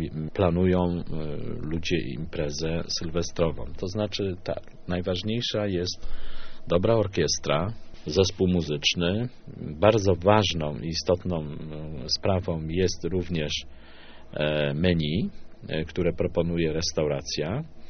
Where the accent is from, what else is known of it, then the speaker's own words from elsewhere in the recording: Leszno, Greater Poland Voivodeship, Poland; born there; Ja się urodziłem w Lesznie na Słowiańskiej 48. … literata.